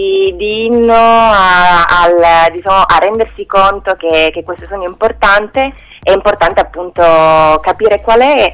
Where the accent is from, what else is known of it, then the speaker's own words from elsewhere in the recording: Sardinia, Italy; Io ad esempio a un certo punto ho voluto scrivere una frase in sardo perché sono sarda